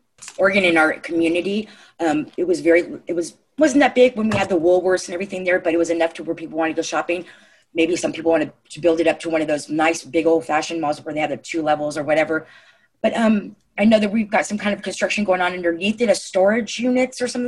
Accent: El Cajon, California, United States; Well, I was raised in El Cajon, so I went to the mall all the time. I was a mall rat, I guess you would call it.

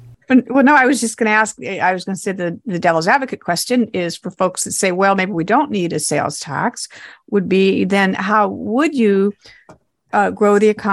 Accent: La Mesa, California, United States; my hometown.

